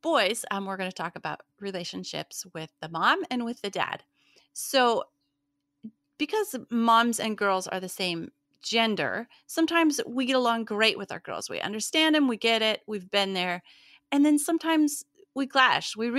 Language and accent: English; Montana, United States; Yeah, it's not like where I grew up in Montana, you know, where there's like mountains and you go hiking.